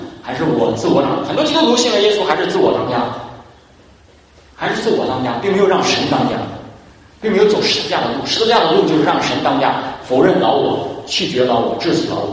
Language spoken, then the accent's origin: Chinese; Northeast China, China; 我们东北人是比较豪放的，也比较勇敢的，甚至你们有些东北人都不怕死